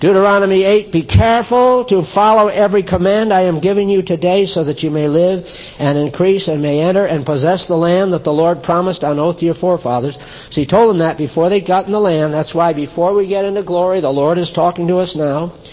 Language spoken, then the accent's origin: English; New England, United States; where I was raised in New England, this was a place of chivalry.